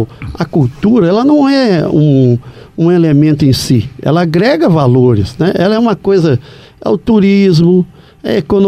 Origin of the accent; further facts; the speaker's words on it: Juiz de Fora, Minas Gerais, Brazil; born there; Eu nasci em Juiz de Fora, passei a minha infância próximo aqui, numa cidade do interior.